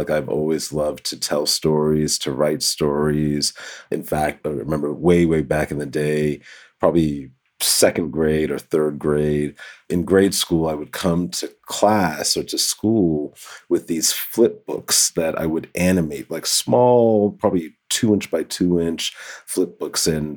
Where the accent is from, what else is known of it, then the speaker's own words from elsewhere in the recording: New York City, New York, United States; Yeah, so I am from New York City. I grew up in the Bronx, New York, the boogie down Bronx.